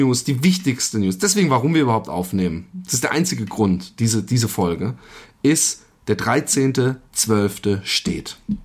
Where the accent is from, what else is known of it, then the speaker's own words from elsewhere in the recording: Mannheim, Baden-Württemberg, Germany; Wir sind aus dem Raum Mannheim, Heidelberg, Süddeutschland.